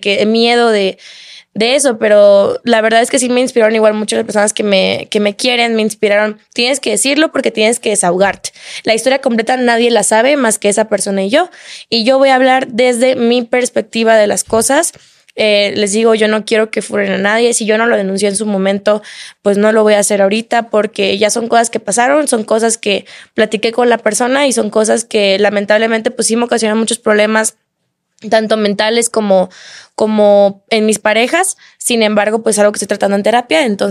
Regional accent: Veracruz, Mexico; accent: jarocho; now in Monterrey, Mexico; Soy de Veracruz, vivo en Monterrey. Me la paso en Ciudad de México y no sé si mudarme ahorita a Ciudad de México.

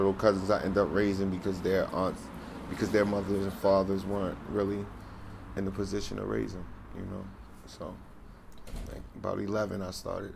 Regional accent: Baltimore, Maryland, United States; Yes, sir. Born and raised in Baltimore.

